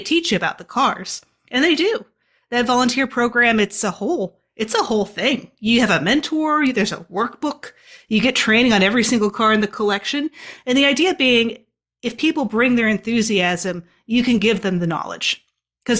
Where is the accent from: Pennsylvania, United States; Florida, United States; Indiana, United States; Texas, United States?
Florida, United States; Naples; I grew up here in Naples, Florida, where the museum is located, and I hadn't heard of it. And I'd been out in LA and the pandemic happened.